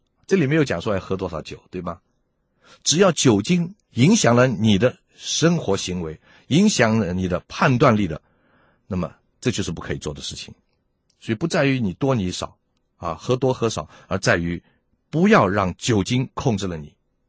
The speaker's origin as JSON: {"language": "Chinese", "country": "China", "said": "我们中国人喝酒的时候是干杯啊干杯啊，一瓶一瓶的灌哈"}